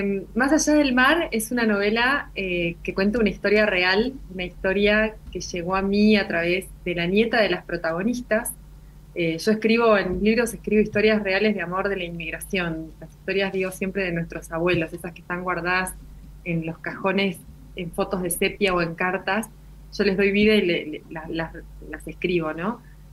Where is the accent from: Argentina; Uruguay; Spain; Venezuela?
Argentina; Mar del Sud, Buenos Aires; also born or lived in Oriente; Nací en Oriente. Oriente es un pueblo de la provincia de Buenos Aires. Está a 20 kilómetros de Marisol. Yo me crié en Marisol. Es una playita muy chiquita